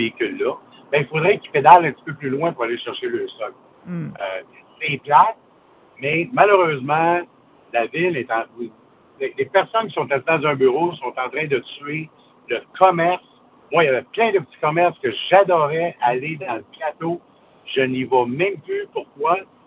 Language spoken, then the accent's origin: French; Anjou, Quebec, Canada; Moi, je suis de Anjou.